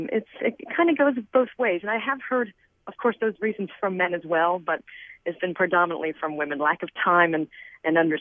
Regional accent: Indiana, United States; now in San Francisco Bay Area, United States; we are both Hoosiers from Indiana.

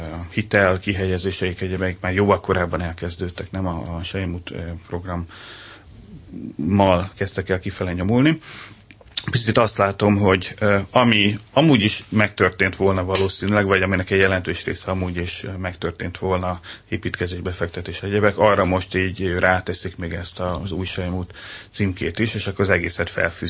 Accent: Hungary; mi magyarok vagyunk

